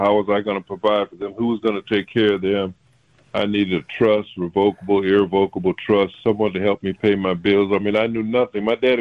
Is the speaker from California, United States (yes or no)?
no; Racine, Wisconsin, United States; I'm from Racine, a sheltered life, from the point of view that I wasn't a worldly person. I didn't have the New York background